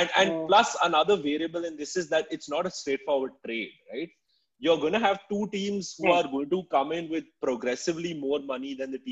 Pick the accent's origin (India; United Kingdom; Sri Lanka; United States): India; Bangalore, Karnataka; I'm from Bangalore, and if I was in this place, I would probably consider that.